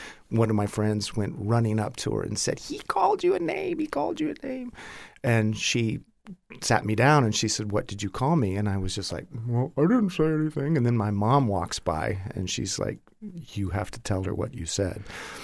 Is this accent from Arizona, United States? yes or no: yes; Ajo, Arizona, United States; born there; Well, I was born in Ajo, Arizona. That's spelled A-J-O.